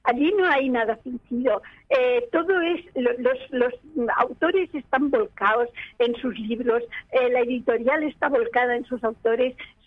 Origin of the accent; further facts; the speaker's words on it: Alicante, Valencian Community, Spain; Yo soy alicantina, sí.